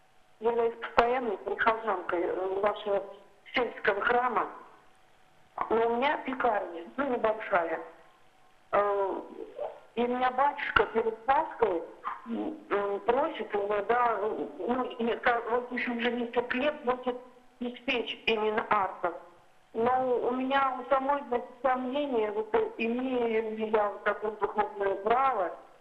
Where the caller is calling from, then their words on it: Nizhny Novgorod Oblast, Russia; Я из Нижегородской области, раба Божия